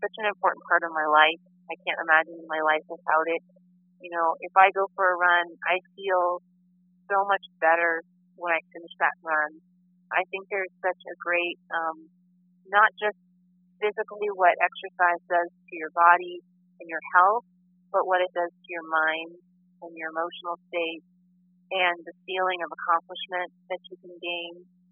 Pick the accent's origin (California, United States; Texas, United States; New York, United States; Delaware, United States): California, United States; Camarillo; we really want to have a half marathon 5K event right here in Camarillo, which is my hometown, of course.